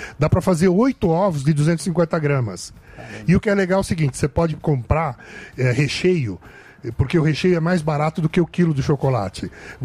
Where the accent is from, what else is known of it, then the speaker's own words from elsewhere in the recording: Pompeia, São Paulo, Brazil; born there; Pompeia, nasci no